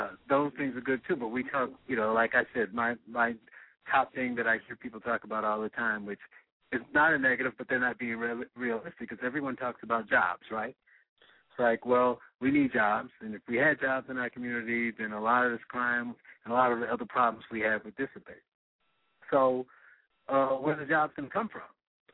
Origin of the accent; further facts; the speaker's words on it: Gary, Indiana, United States; like you mentioned, I'm from Gary and Gary, where you fight hard to get jobs there